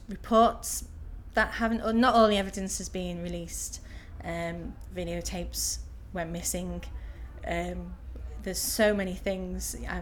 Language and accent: English; Liverpool, North West England, United Kingdom; moved away as an adult; I was born in Liverpool. I grew up in Liverpool. I moved from there when I was 25, went to university in Stoke-on-Trent to do a design photography degree.